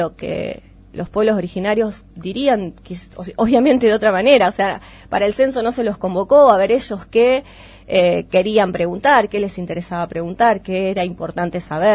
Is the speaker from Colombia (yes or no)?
no; Argentina; Decir, bueno, la causa Malvina nos une como argentinos.